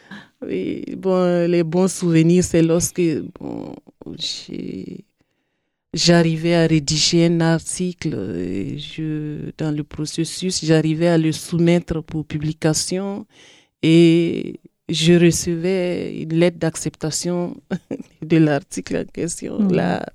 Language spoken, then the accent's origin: French; Bobo-Dioulasso, Hauts-Bassins, Burkina Faso; now in Ouagadougou, Burkina Faso; Je suis native de la ville de Bobo-Dioulasso, au Burkina Faso, où j'ai fréquenté l'école primaire, aussi le secondaire.